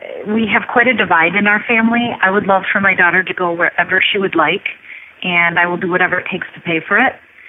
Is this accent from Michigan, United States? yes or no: yes; Sparta, Michigan, United States; I'm from Sparta, Michigan.